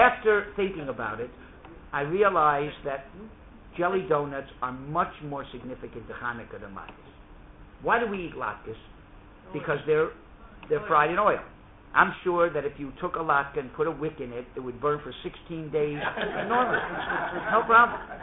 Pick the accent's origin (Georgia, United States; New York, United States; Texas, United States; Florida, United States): Florida, United States; Miami; I remember when I was about 17 years old, I grew up in Miami.